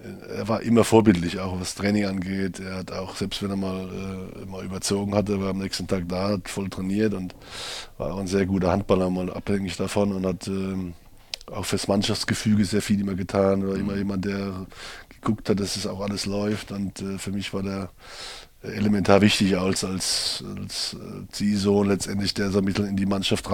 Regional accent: Leutershausen, Baden-Württemberg, Germany; Ich komme aus Leutershausen.

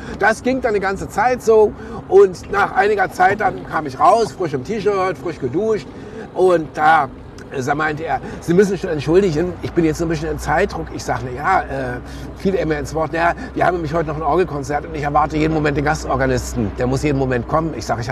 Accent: Berlin, Germany; also born or lived in Northern Germany; now in Frankfurt (Oder), Germany; Ich bin zwar in Berlin geboren und habe da auch Kindheitsjahre verbracht, aber die Schwerpunkt ganz wichtig, Jahre in Norddeutschland.

